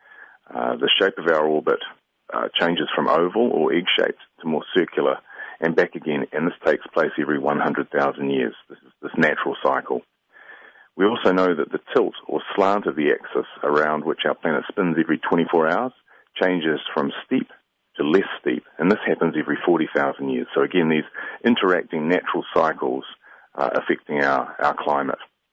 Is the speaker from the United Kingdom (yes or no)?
no; New Zealand; given that I'm from New Zealand.